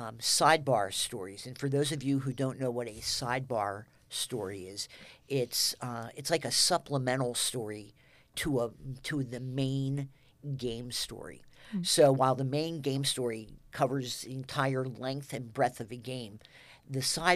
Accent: Wilmington, Delaware, United States; My parents only wanted me to stay in Delaware. I'm from Wilmington, Delaware.

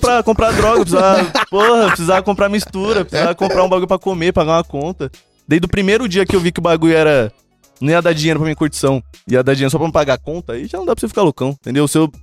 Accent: Jundiaí, São Paulo, Brazil; Eu sou de Jundiaí.

